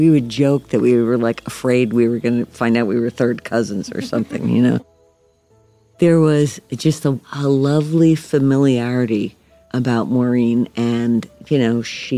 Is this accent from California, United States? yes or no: no; New York, United States; And, like, I grew up outside of New York City.